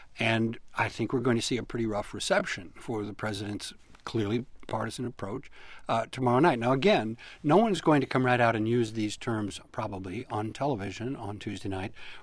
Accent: Kansas, United States; Not far from where I grew up in Kansas.

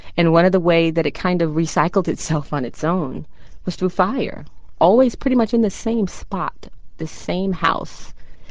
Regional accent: Fort Lauderdale, Florida, United States; I'm originally from the South, born and raised in Fort Lauderdale, but my parents are originally from Mississippi

